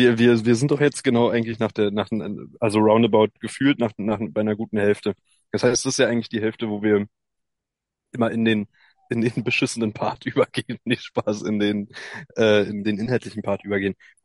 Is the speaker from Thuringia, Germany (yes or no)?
no; Berlin, Germany; ich komme aus Berlin, ich weiß, wie es ist mit den Geschlechtern und ich bin da sehr non-binär